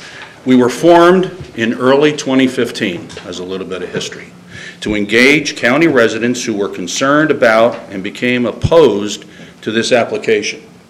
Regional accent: New Jersey, United States; I am from New Jersey, so I hope that doesn't sound too negative.

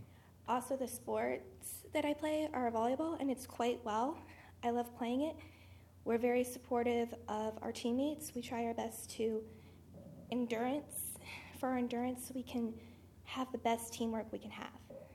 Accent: Delaware, United States; I am from Sussex County. I live in Lincoln.

